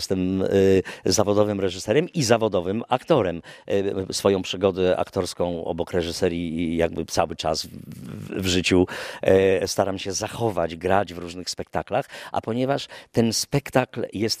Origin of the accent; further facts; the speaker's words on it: Gdynia, Pomeranian Voivodeship, Poland; moved away as an adult; now in Warsaw, Poland; dlatego że ja jestem z Gdyni. 18 pierwszych lat swojego życia spędziłem w Gdyni, chodziłem do 4 liceum na Chylonii, no a potem wyjechałem do Warszawy, do szkoły teatralnej i tam już zostałem.